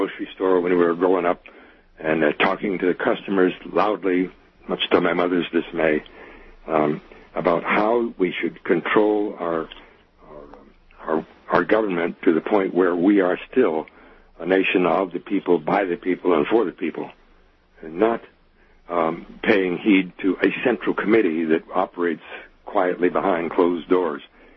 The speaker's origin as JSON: {"language": "English", "region": "California", "country": "United States", "tie": "born or raised there", "said": "We grew up in California with Mexicans, with Japanese, with Koreans, with black kids, everybody, the whole thing."}